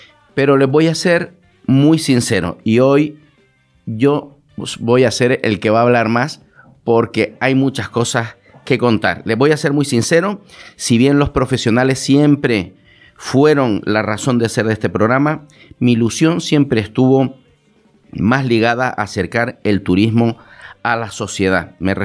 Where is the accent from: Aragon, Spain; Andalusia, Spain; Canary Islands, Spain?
Canary Islands, Spain; accent: Canarian; yo soy de las Islas Canarias, de España, y de ahí este acento que escuchan cada semana.